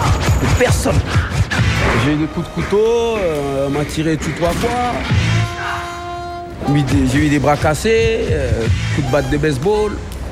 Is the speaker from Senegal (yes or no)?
no; Central African Republic; born there; Je suis né en Centrafrique, République centrafricaine. Je suis un 68ard, je suis né en 68.